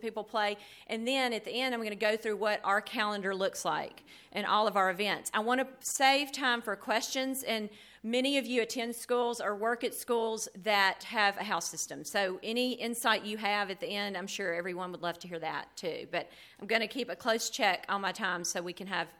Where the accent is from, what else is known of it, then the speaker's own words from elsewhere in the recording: Memphis, Tennessee, United States; I am from Memphis, Tennessee, and teach at Westminster Academy.